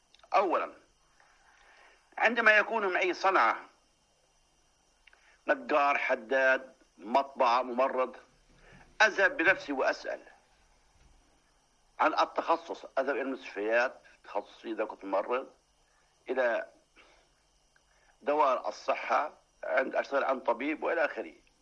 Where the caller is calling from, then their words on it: Jordan; مثلا عندنا بالأردن مثلا كيلو بندورة يشتري بنص يبيعه بدينار